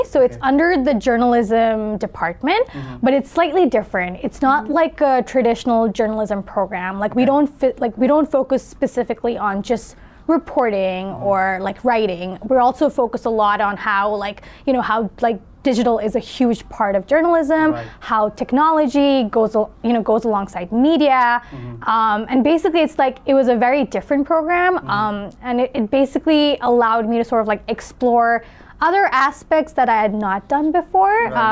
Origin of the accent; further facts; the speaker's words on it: Nepal; now in United States; I'm originally from Nepal, and I've been living in the US for the past 3.5 years.